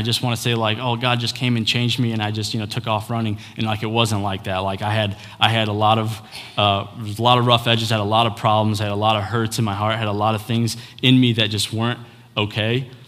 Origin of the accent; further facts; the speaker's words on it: Crown Point, Indiana, United States; I'm from Crown Point, Indiana.